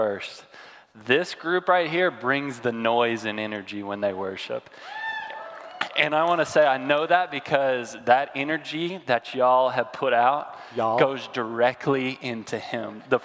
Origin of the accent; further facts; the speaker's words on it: Houston, Texas, United States; So I grew up in Houston, Texas. I was born to a baseball family.